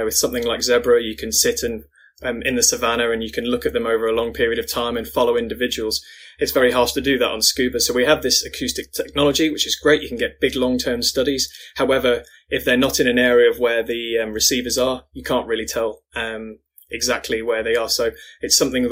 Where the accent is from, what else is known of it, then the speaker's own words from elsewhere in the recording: London, United Kingdom; So I'm from London.